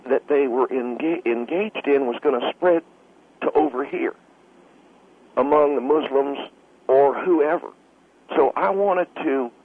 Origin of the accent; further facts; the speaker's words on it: Kissimmee, Florida, United States; Now, I'm from the South, Phil. I come from Central Florida. I come from Kissimmee, Florida. It doesn't get any more redneck than that.